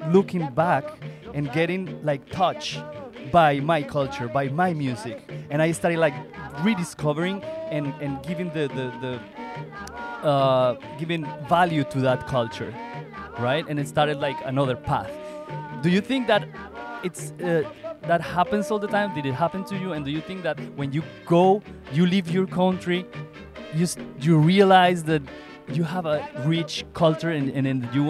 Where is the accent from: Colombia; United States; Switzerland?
Colombia; moved away; when I was in my country, I'm from Colombia, and I was younger, of course, like a teenager